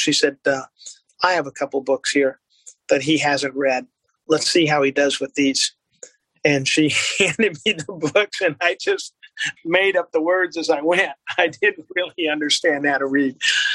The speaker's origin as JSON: {"language": "English", "town": "Los Angeles", "region": "California", "country": "United States", "tie": "born or raised there", "said": "I started taking classes at University of Southern California back in my hometown in LA."}